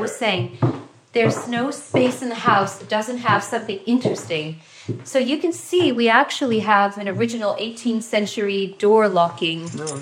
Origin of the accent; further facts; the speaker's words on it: United States; Well, I'm very proud to be an American. I'm also a British subject.